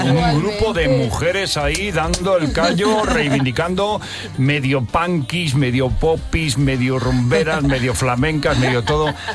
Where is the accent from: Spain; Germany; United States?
Spain; Barcelona, Catalonia; now in Madrid, Spain; Claro, llevo viviendo 32 años en Madrid, pero yo soy de Barcelona.